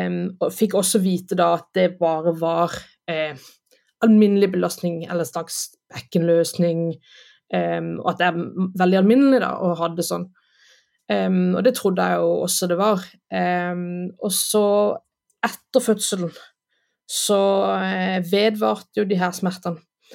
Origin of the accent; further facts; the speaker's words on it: Kristiansand, Agder, Norway; moved away as an adult; now in Denmark; Jo, jeg jo født og oppvokst I Kristiansand, og så flyttet jeg til Danmark I 2012.